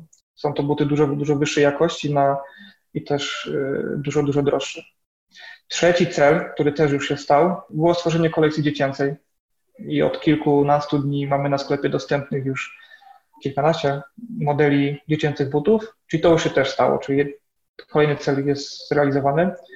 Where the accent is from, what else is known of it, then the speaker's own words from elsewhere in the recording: Lesser Poland, Poland; zakładów wszystkich z okolicy Wadowic, tej lokalnych, bo ja się stąd wywodzę, ja też pochodzę z rodziny szewskiej